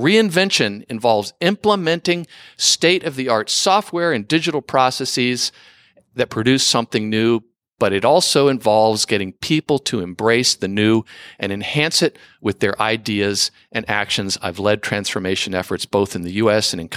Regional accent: Mumbai, Maharashtra, India; moved away as an adult; now in United States; I grew up in Bombay, India, receiving a degree in economics and advanced mathematics from the University of Bombay. I then came to the United States

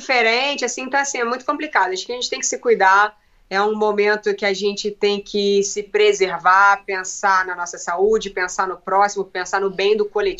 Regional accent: Brazil; Como uma boa brasileira, né, cara? Brasileira é uma mistura de tudo, né?

